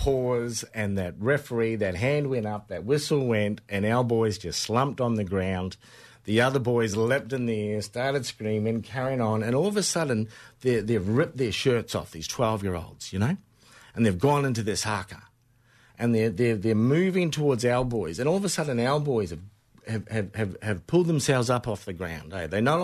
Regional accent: Australia; So as Aboriginal kids, as Gomeroi kids growing up in Moree or St George, we all learned Gari and the Nami.

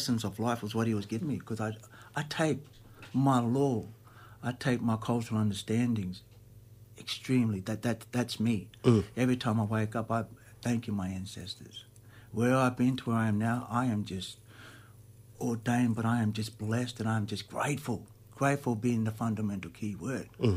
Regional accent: Inala, Queensland, Australia; also born or lived in Rockhampton; Palm Island, through my mother's side, the Fisher side out there, Cherbourg, and raised in Inala, born in Rockhampton. I'm a Queenslander, Murray, Bummer, man

